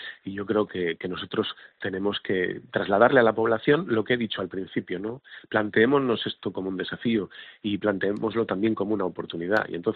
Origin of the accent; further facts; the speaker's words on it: Castile and León, Spain; Fíjese, yo de donde vengo, Castilla y León